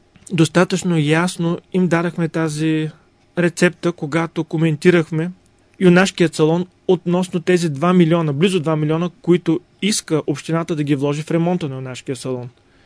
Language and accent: Bulgarian; Varna, Varna Province, Bulgaria; Но ние също сме си виновни като варненци. И не само като варненци.